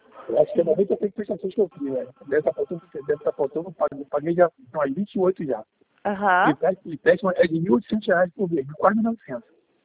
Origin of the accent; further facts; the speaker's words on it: Rio de Janeiro, Brazil; Caramba, sou do Rio, cara.